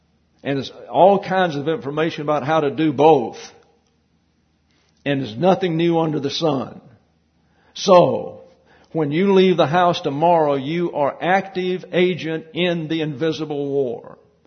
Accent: Alaska, United States; I'm from Alaska, and you can't scare me because I'm frozen to death all of my life.

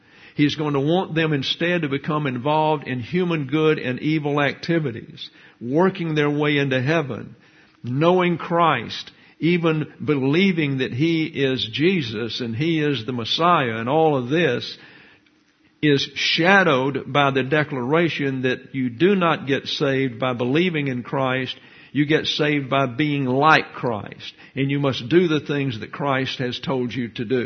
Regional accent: Alabama, United States; I came here from South Alabama.

